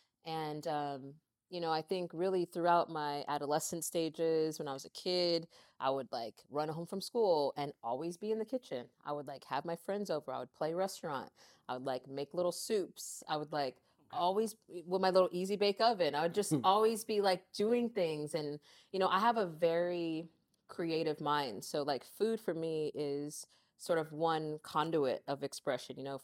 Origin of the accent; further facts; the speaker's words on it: Lancaster, United States; now in Santa Monica, United States; we grew up in Lancaster. I moved out here to LA when I was 17, officially.